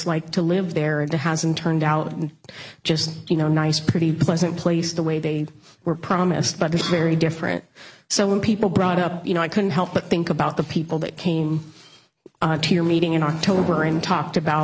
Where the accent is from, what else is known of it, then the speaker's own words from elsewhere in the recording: Black Diamond, Washington, United States; now in Bellevue, United States; I grew up in Black Diamond. I live in Bellevue now.